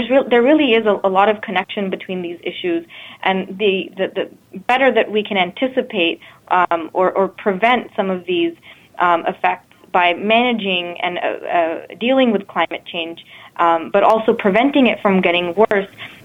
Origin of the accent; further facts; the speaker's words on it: India; I'm originally from India, and I've been watching very closely what's happening there